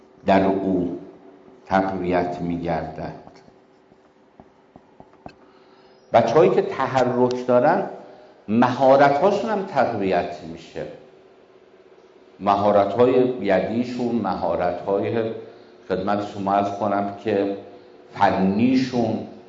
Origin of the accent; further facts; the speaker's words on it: Tehran, Tehran Province, Iran; با اینکه حالا ما تو تهران هم بزرگ شدیم